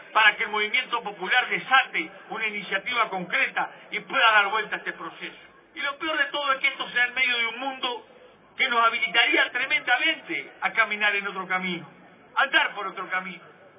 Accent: Uruguay; Así somos los uruguayos.

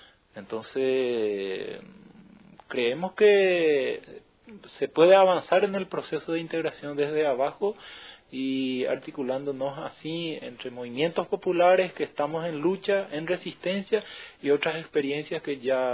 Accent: Paraguay; nosotros como pueblo paraguayo u otros pueblos del Cono

